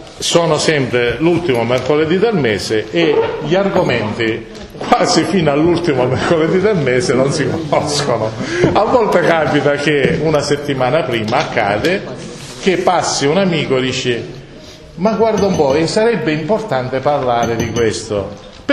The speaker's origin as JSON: {"language": "Italian", "town": "Noto", "region": "Sicily", "country": "Italy", "said": "Anche noi siamo di Noto."}